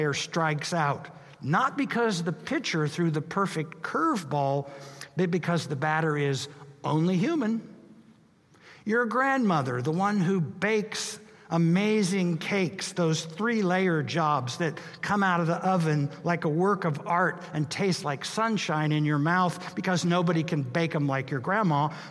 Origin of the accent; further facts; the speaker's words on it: Wichita, Kansas, United States; When I was a boy growing up in Wichita, Kansas, I was a double PK, son of a preacher, son of a professor.